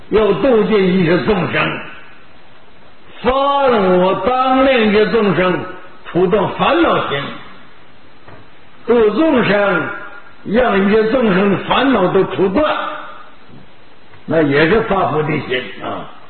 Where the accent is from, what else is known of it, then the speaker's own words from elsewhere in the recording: China; 说我们中国人到外头不文明。这时候我在四川几十年